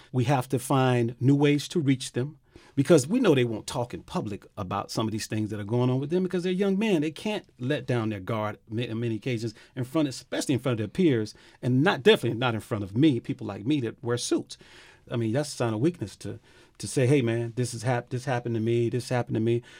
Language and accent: English; Miami, Florida, United States; I experienced that as a young man growing up in Miami-Dade County. Many of my friends were lost to gun violence. I grew up in Liberty City. I grew up over near Scott Projects in that area, in Lincoln Field, grew up right down the street.